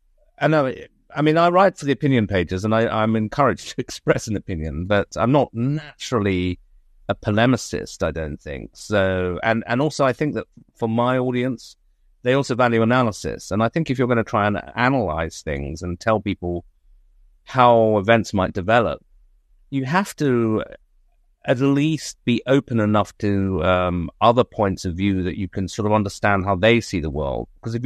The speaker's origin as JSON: {"language": "English", "region": "England", "country": "United Kingdom", "tie": "born or raised there", "said": "growing up in England, it was normal for most of my friends to talk about politics around the table."}